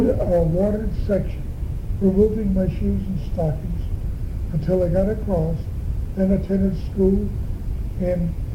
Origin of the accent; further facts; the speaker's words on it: El Cerrito, California, United States; also born or lived in Italy; I came to El Cerrito in 1912. My father came here in 1909. However, we came over, my mother and I came over from Italy in 1912. And we lived in El Cerrito many years.